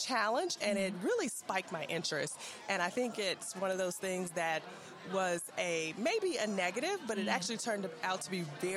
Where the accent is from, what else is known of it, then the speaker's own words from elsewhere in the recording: Mississippi, United States; I'm originally from Mississippi.